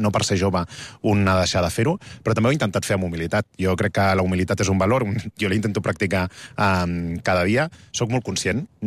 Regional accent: Barcelona, Catalonia, Spain; Aquest és el meu barri, el barri de la Barceloneta, el barri Mariner de Barcelona. Ha sigut el barri dels meus pares, el barri dels meus avis, que era gent, diguem-ne, de camp, que va venir del camp a la ciutat a treballar.

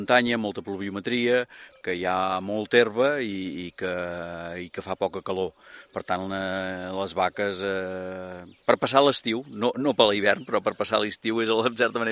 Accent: Catalonia, Spain; Som del Berguedà

